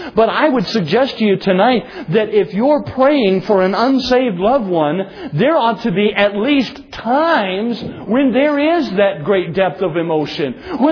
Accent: United States; I want you to understand tonight, as an American, as a born-again Christian, I look at my own nation and I am very concerned tonight.

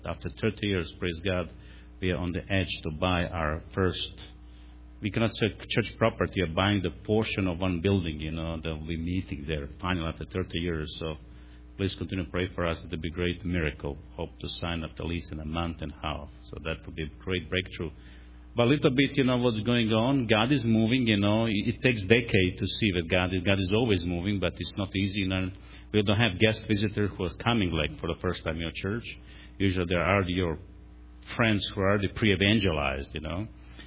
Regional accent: Croatia; English is a second language; Croatian guy who turned to be speaking English language a little bit. Hope you'll be able to understand my crazy accent.

